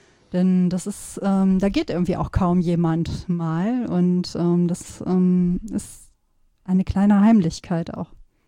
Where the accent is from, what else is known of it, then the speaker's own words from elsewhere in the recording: North Rhine-Westphalia, Germany; Ich bin ja im Sauerland groß geworden